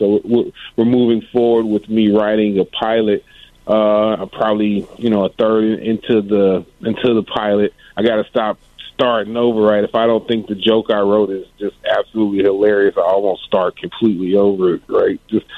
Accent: Chicago, Illinois, United States; But I'm from Chicago, man.

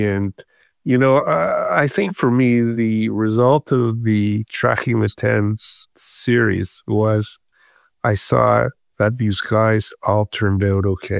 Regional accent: Oshawa, Ontario, Canada; growing up in Oshawa, that somehow the pride in being Jewish and supporting Israel

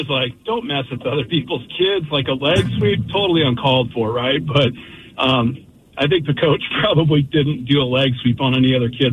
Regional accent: Auburn, Washington, United States; I grew up in Auburn next to Green River Community College. They had a couple ball fields over there.

